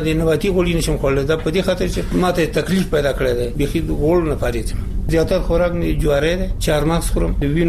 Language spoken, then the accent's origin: Pashto; Nuristan, Afghanistan; مونږ د نورستان یو